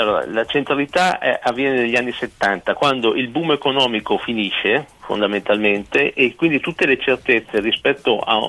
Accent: Mantua, Lombardy, Italy; io sono di Mantova e lavoro a Parma

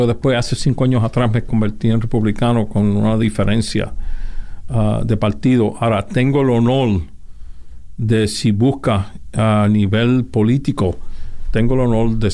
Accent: Ponce, Puerto Rico; also born or lived in Utuado; Vine de Puerto Rico. Uh-huh. Yo nací en Puerto Rico, nací en el pueblo de Utuado. Me crié en Ponce, donde atendí a la Academia Santa María en Ponce. Después me gradué de la Universidad Católica de Ponce

